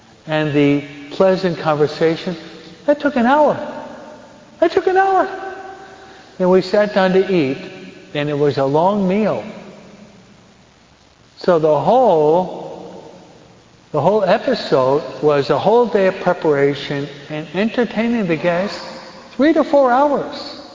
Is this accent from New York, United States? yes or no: yes; New York, United States; also born or lived in New Jersey; I was brought up in New York and New Jersey with what is called, maybe you Californians don't know what this is, but I'll explain the terminology.